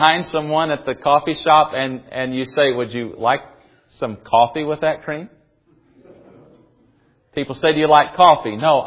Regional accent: Tennessee, United States

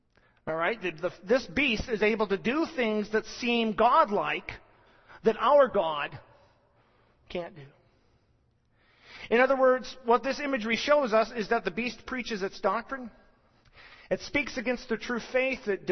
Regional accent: United States; I'm an American, and I can speak to that very, very much so.

